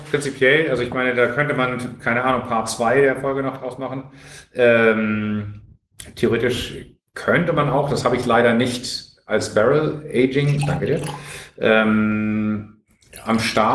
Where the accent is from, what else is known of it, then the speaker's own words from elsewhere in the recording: Northern Germany, Germany; Ich bin Norddeutscher, das sagt man nicht.